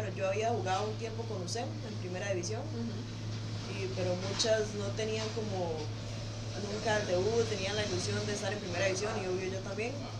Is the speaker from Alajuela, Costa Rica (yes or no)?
yes; San Rafael de Alajuela, Alajuela, Costa Rica; soy de San Rafael de Alajuela